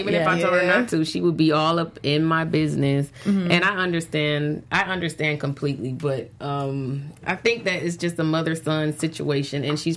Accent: Hawaii, United States; born there; also born or lived in San Francisco / New York; But see, I was born in Hawaii, I've been in San Francisco, New York. I was raised in the army, so I've been around a lot of different people.

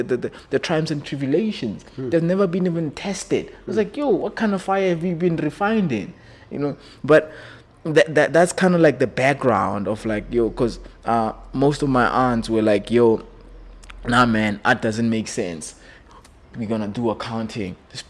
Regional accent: Mabopane, Gauteng, South Africa; also born or lived in Pretoria; I grew up in Mabopane.

